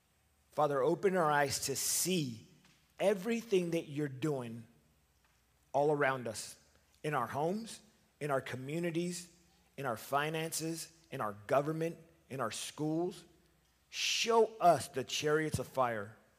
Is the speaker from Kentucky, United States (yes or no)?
no; Los Angeles, California, United States; I grew up as a young kid, not having a daddy, growing up in Los Angeles, and I chased affirmation.